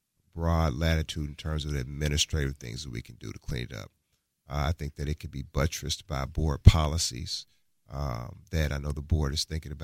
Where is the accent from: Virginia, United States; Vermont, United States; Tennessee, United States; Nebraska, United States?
Tennessee, United States; Memphis; I'm from Memphis, and, you know, I think that there have always been rumblings since I was in high school